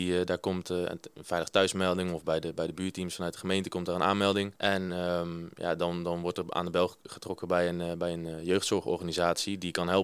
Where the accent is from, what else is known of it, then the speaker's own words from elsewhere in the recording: Genderen, North Brabant, Netherlands; now in Nijmegen, Netherlands; 26 jaar. Ik woon in Nijmegen, ik kom uit Genderen, een klein dorpje in Brabant.